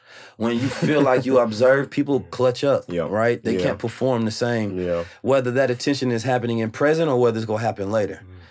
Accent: Oakland, California, United States; also born or lived in St. Louis; So I moved from St. Louis at 2 years old. I was in Oakland probably till around, you know, somewhere around teenage years, where I went to middle school in St. Louis.

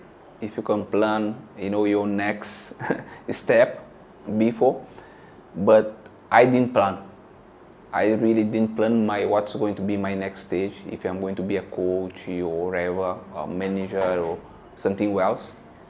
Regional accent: Brazil; English is a second language; now in United States; Say, okay, if I come from Brazil to here, I'm going to win. I'm going to stay.

